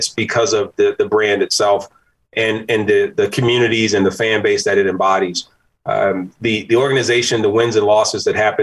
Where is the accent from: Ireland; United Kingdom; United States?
United States; Danville, Virginia; Yeah, Danville, Virginia.